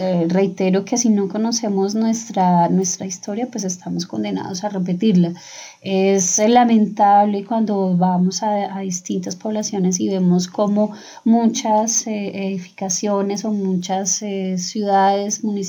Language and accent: Spanish; Colombia; lo que somos como colombianos